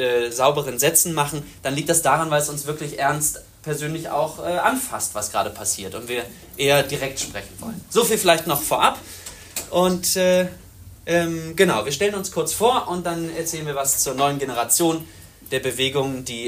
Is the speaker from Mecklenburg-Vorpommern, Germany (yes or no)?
yes; Greifswald, Mecklenburg-Vorpommern, Germany; Genau, ich komme aus Greifswald in Mecklenburg-Vorpommern